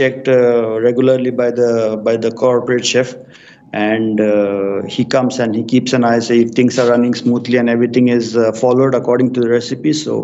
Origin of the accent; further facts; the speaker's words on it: Goa, India; Well, Goa, it immediately takes me to seafood. So I love to eat fish.